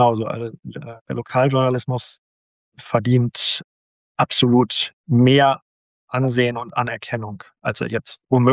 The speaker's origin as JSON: {"language": "German", "town": "Bad Salzuflen", "region": "North Rhine-Westphalia", "country": "Germany", "tie": "born or raised there", "said": "Ja, ich bin aufgewachsen in Bad Salzuflen, das ist in der Nähe von Bielefeld."}